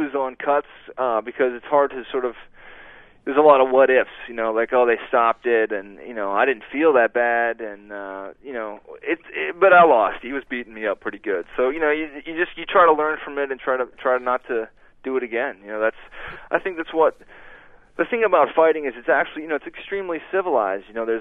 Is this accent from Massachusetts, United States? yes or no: yes; Amherst, Massachusetts, United States; And I had just been back in my hometown of Amherst, Massachusetts